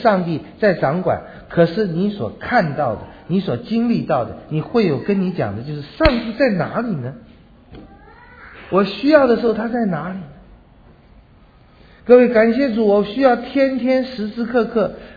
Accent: China; 我们中国人讲三不朽，有几个人能够立德立功立言，

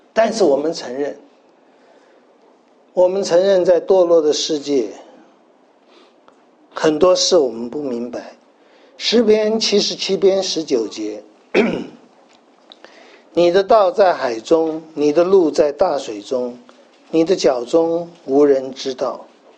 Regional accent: Taiwan; born there; 为什么我生在台湾？

